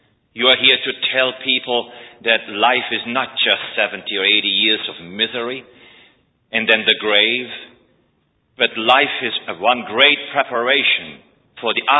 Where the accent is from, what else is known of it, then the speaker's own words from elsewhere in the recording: Switzerland; moved away as an adult; now in United States; I didn't even believe in God when I came to your country from Switzerland. I came from Switzerland only for one purpose, to make a pile of money and to live it up.